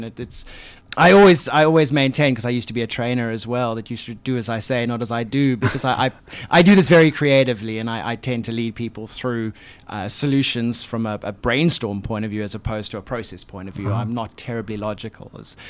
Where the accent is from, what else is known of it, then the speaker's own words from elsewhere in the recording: South Africa; moved away as an adult; also born or lived in Israel; now in Australia; I was born in Israel, mm-hmm. grew up in South Africa, and I moved to Australia 13 years ago.